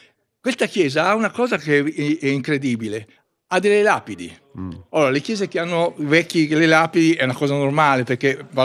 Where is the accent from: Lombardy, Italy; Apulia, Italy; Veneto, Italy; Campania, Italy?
Lombardy, Italy; Metanopoli; born there; Sì, io sono nato a Metanopoli, io sono del 58